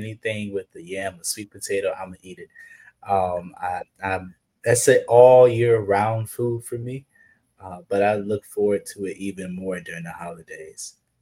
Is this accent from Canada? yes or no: no; Miami, Florida, United States; now in New York, United States; I'm originally from Miami, Florida. Shout out to 305. I moved to the New York City area. It's been about 18 months now.